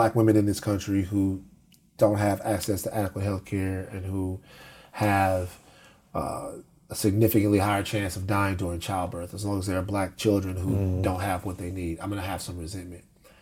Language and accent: English; the South, United States; I'm from the South.